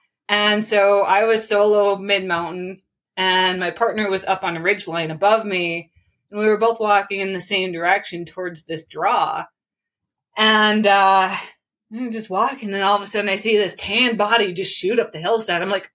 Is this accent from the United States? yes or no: yes; Michigan, United States; I come from a hunting background and I'm from Michigan where lions used to be, but they were wiped out.